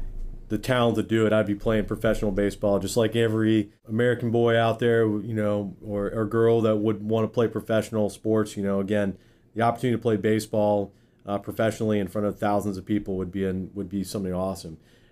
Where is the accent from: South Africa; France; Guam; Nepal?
Guam; born there; I was born in Guam.